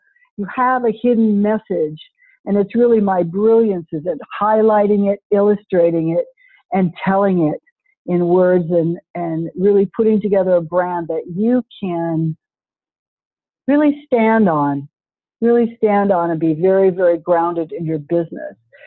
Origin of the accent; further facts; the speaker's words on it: California, United States; You know, I grew up in California. My father was a high school principal.